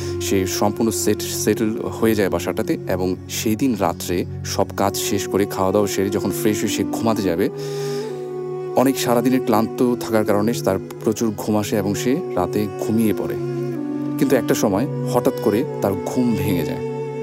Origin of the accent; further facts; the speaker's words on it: Dhaka, Dhaka Division, Bangladesh; পুরান ঢাকা থেকে এসেছি।